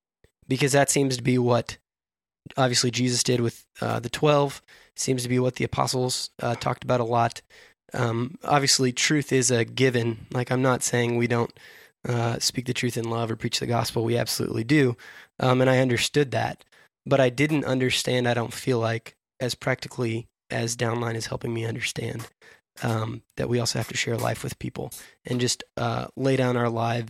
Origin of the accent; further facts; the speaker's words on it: Oklahoma, United States; moved away as an adult; now in Memphis, United States; we moved to Memphis from Oklahoma, moved to Tennessee, two states away. And I'd lived in Oklahoma my whole life.